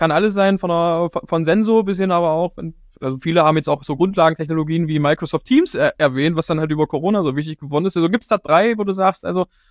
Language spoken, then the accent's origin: German; Dessau, Saxony-Anhalt, Germany; im September in Dessau, in meiner Heimatstadt